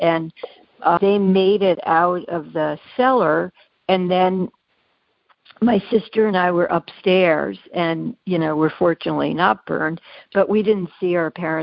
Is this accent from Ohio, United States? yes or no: no; New York City, New York, United States; Okay, well, when I was 4 years old, I grew up in New York City.